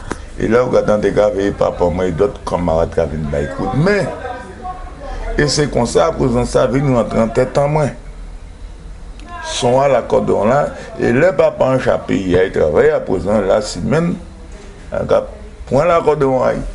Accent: Baie-Mahault, Guadeloupe; born there; je suis né à Bimao, Guadeloupe.

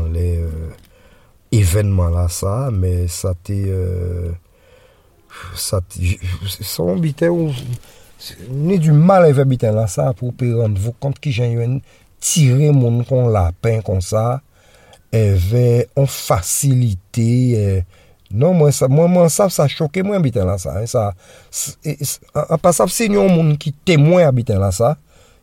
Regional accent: Guadeloupe; Et en tant que Guadeloupéen, poser des questions

